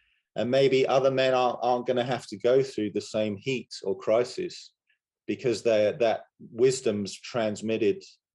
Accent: England, United Kingdom; I mean, I can say, growing up in England

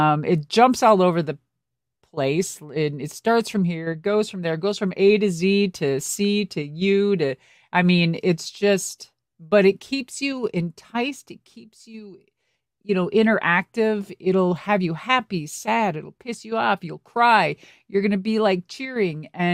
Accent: Minnesota, United States; And since I'm from Minnesota and I'm so close to the Canadian border, I've always said, like, there's a little bit of Canadian blood running through me.

